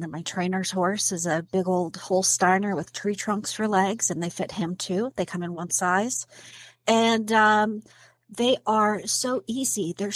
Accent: Texas, United States; now in New Jersey, United States; I'm a Texas girl, and I am a transplant to New Jersey.

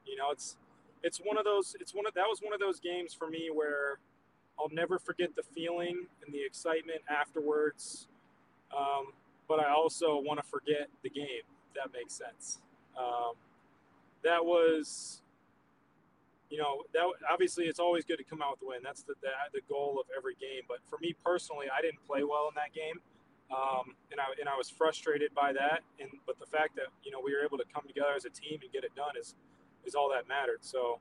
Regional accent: Florida, United States; You know, as you guys know, I'm from Florida and it's not bad golf down there

